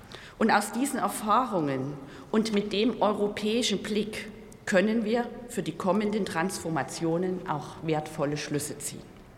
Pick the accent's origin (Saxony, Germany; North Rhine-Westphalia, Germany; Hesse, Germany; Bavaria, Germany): Saxony, Germany; Plauen; An diesem Tag gingen in Plauen, in meiner Heimat, rund 15.000 mutige Menschen auf die Straße